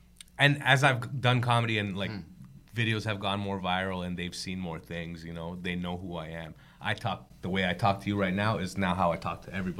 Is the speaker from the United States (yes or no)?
no; Toronto, Ontario, Canada; We grew up in Rexdale, but my parents moved out to Brampton right around that time when I started comedy. So I was like, I had no friends in Brampton. I had nobody in Brampton. All my people were in Toronto.